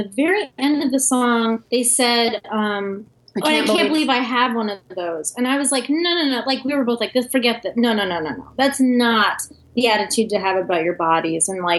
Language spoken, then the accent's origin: English; Maryland, United States; now in Brooklyn, United States; We're based out of Brooklyn. Marie's from Nashville, originally. I'm from Maryland.